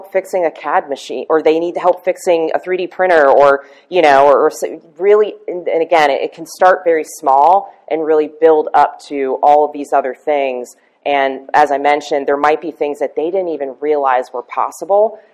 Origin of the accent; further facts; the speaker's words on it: Maryland, United States; I'm a transplant. I'm originally from Maryland, if you haven't guessed by now.